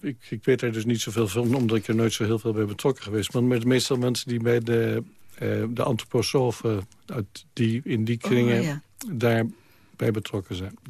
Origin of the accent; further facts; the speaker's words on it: Amsterdam, North Holland, Netherlands; Nee, ik ben in Amsterdam opgegroeid.